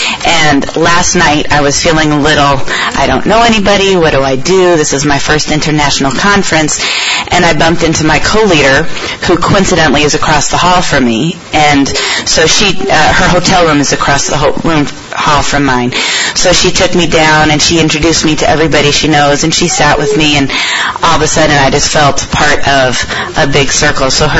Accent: Chicago, Illinois, United States; from Chicago

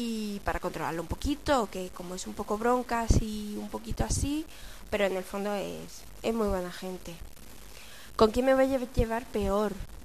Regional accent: Cádiz, Andalusia, Spain; now in Ciudad Real, Spain; Vengo de Cádiz, aunque hace poquito me trasladaron a Ciudad Real porque tuve una plaza en el hospital de allí.

